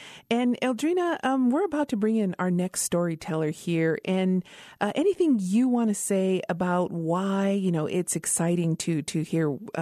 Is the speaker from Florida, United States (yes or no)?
no; Isleta Pueblo, New Mexico, United States; from Isleta Pueblo